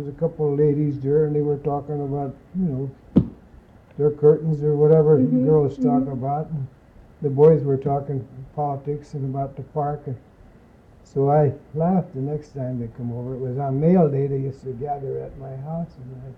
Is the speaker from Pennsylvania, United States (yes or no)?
yes; Pennsylvania, United States; I'm originally from Pennsylvania, so by being in Pennsylvania, every time I went out on a fishing excursion or a hunting trip, all it seemed was these here signs.